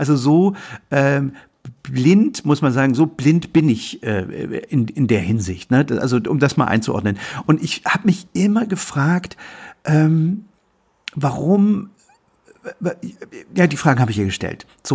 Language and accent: German; East Germany, Germany; Ich bin in der DDR aufgewachsen, das haben wir jetzt, glaube ich, einige schon mitgekriegt und meine Eltern haben mich jetzt nicht im Glauben erzogen. Das heißt also, ich bin so ein Standard-DDR-Bürger.